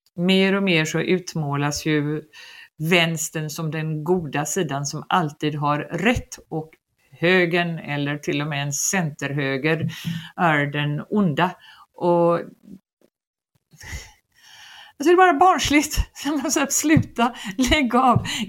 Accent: Gothenburg, Västra Götaland County, Sweden; moved away as an adult; also born or lived in Paris; som den göteborgare jag var

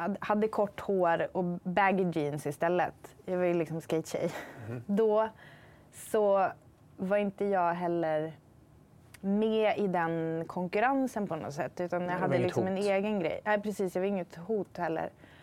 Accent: Ytterboda, Västerbotten County, Sweden; Ja, alltså jag kommer från Ytterboda som ligger vid kusten typ 2 mil norr om Umeå.

